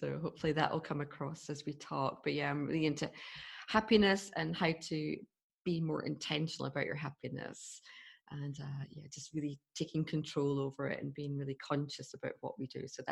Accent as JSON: {"language": "English", "region": "Scotland", "country": "United Kingdom", "tie": "born or raised there", "said": "I grew up in Scotland"}